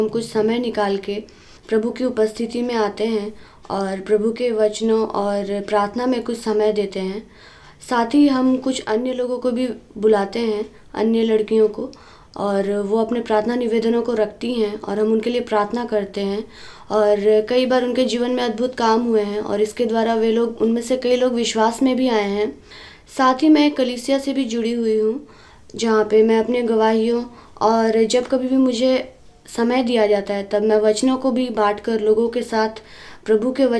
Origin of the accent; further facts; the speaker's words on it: Jharkhand, India; और मैं झारखंड की रहने वाली हूँ।